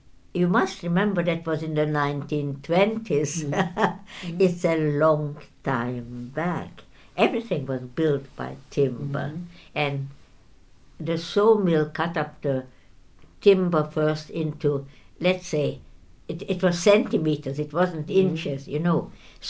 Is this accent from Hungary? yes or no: yes; Győr, Győr-Moson-Sopron, Hungary; born there; English is a second language; I was born in 1922 in Győr. G-Y-O-R is the town in Hungary. It is the town nearest to Vienna. It's in the north part of Hungary.